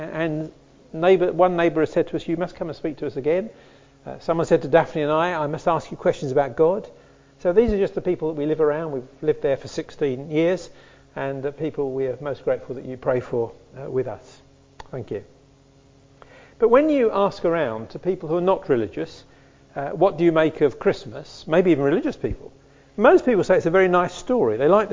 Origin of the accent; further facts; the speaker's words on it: Farnham, South East England, United Kingdom; I come from Farnham. I'm a retired pastor